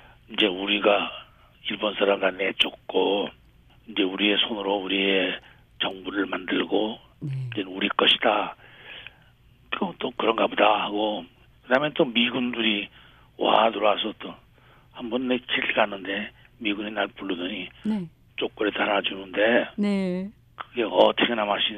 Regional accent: Seoul, South Korea; born there; 낳기는 서울에서 났지만은

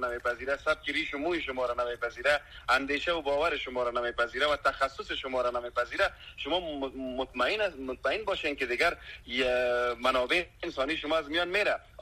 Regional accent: Afghanistan; یک جوان دانش آموخته افغانستان

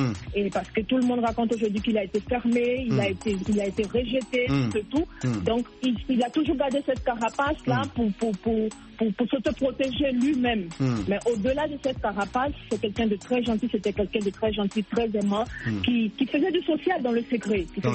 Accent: Côte d’Ivoire; un DJ qu'on aime beaucoup aussi chez nous en Côte d'Ivoire

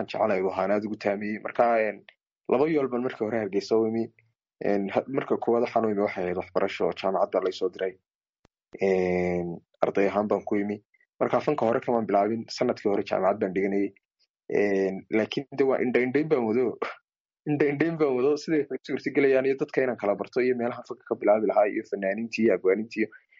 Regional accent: Erigavo, Sanaag, Somalia; Waxaana ka yimi gobolka Sanaag, gaar ahaan magaalada Cirigaabo.

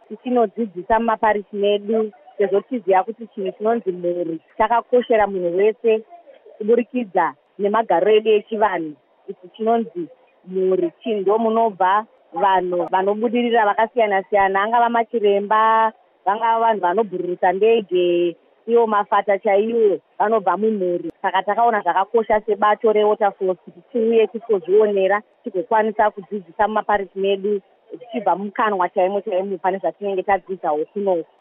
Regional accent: Harare, Zimbabwe; I come from the Archdiocese of Harare, particular Waterfalls Parish, which is a Franciscan parish.

